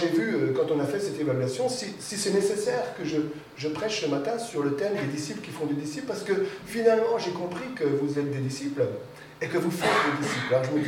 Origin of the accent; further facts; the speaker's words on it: Besançon, Bourgogne-Franche-Comté, France; moved away; suis originaire donc de la région de Morteau, Villers-le-Lac, je suis moi-même de Villers-le-Lac, mon épouse est de Morteau. Et bien entendu, j'étais à l'école à Besançon, comme c'était le cas ici. Mais j'ai quitté la Franche-Comté depuis bien longtemps